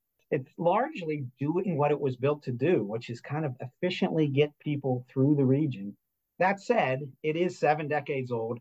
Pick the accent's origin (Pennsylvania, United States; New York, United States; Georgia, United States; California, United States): Pennsylvania, United States; Pittsburgh; I grew up in Pittsburgh